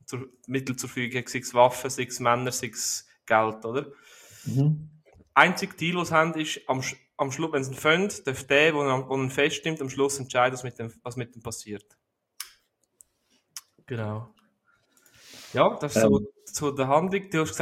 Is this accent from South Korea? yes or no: yes; South Korea; ich komme aus Korea.